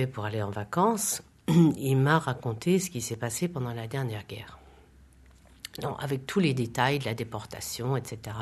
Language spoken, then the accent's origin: French; Germany; French is a second language; Et quand je suis arrivée chez moi, de nouveau, chez moi en Allemagne, chez mes parents, je leur ai posé la question